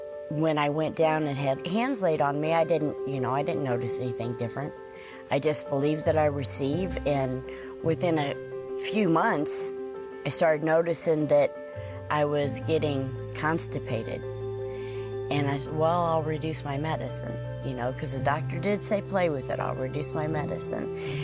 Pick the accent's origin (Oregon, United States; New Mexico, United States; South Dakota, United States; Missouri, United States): Missouri, United States; Bell; I'm actually from Bell, Missouri.